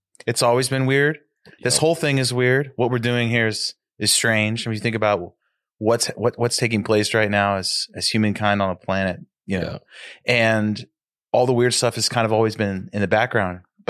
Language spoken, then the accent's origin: English; Sacramento, California, United States; I grew up in Sac.